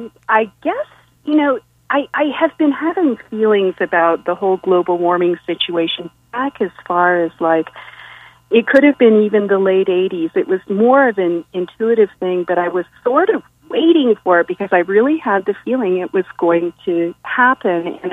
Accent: California, United States; I grew up in California on the coast

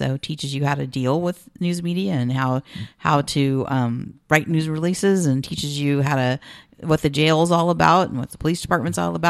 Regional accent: United States; Well, I grew up outside of Marysville in Oliverst.

